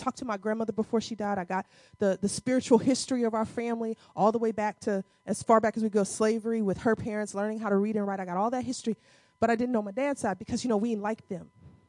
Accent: St. Louis, Missouri, United States; I'm from St. Louis.

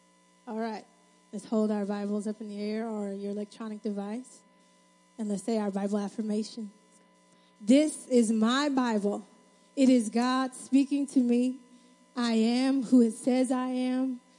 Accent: New York, United States; Don't make fun of the way I say it, please. I'm from New York. It comes out.

